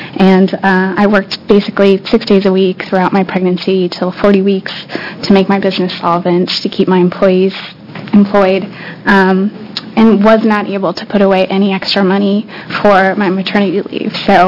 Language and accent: English; Portland, Oregon, United States; I'm also from Portland, Oregon, and the owner of a small business called Blue Sky Wellness Studio.